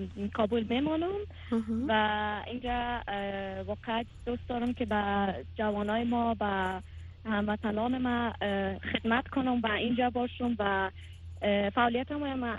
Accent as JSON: {"language": "Persian", "country": "Afghanistan", "said": "در بند راک هستیم که کل ما افغان هستیم به نام"}